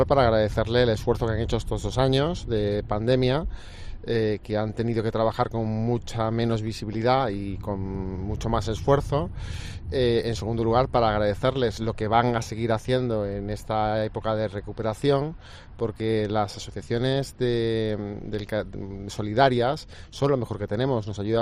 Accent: Castilla-La Mancha, Spain; Nosotros somos castellano-manchegos españoles, nos sentimos parte de un proyecto colectivo que es España

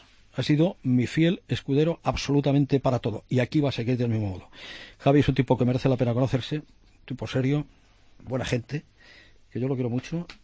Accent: Salamanca, Castile and León, Spain; yo nací, ya hace algunos años, es evidente, en un barrio salmantino muy cercano al río Tormes. Sí, el Arrabal, soy del Arrabal.

